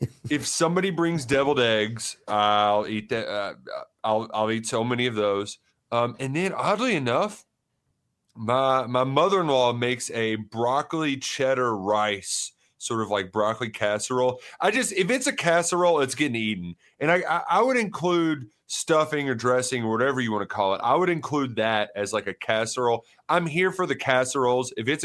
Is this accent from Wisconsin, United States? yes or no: no; Kentucky, United States; like I'm this guy from Kentucky.